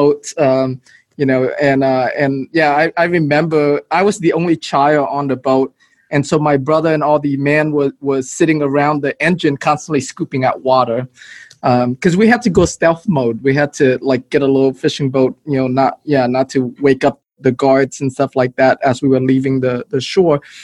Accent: Houston, Texas, United States; yes, and you know, growing up in Houston was my brother and I. And, you know, we grew up in the hood. We used to live in Section 8 housing.

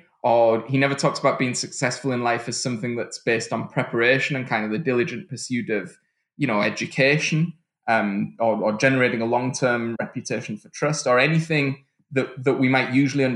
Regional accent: United Kingdom; moved away; I mean, I'm from the United Kingdom, but I'd left in 2000

